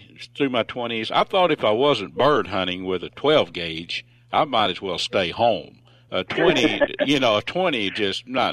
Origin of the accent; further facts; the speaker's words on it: Texas, United States; Okay, we're a Texan.